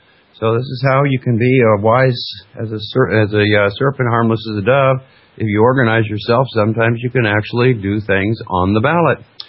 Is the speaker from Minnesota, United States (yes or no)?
no; Alaska, United States; It's been a long time since I've studied our state map. I grew up in Alaska, as you know.